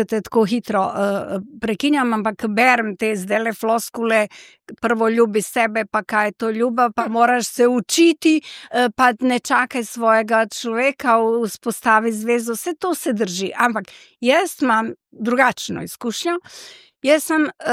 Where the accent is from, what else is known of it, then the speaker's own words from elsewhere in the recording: Banja Luka, Republika Srpska, Bosnia & Herzegovina; pač sem iz Banja Luke in pri nas so moški temno lasi.